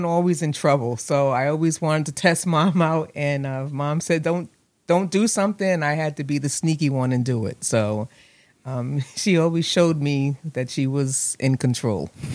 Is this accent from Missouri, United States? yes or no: no; New Haven, Connecticut, United States; So I grew up in New Haven, Connecticut. My earlier years were on Dixwell Avenue, and on a corner of Dixwell and Willis, actually.